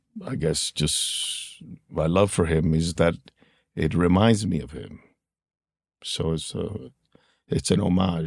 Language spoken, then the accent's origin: English; Cuba; because obviously we're exiles from Cuba. So we had, my father and mother had to begin a whole new life with three kids, like most exiles or immigrants, you know, with nothing.